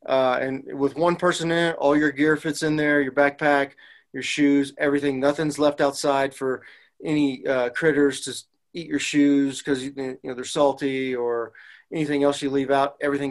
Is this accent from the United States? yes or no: yes; Midland, Texas, United States; also born or lived in Dallas; So I was born in Dallas. Then shortly after that, moved to Midland, Texas.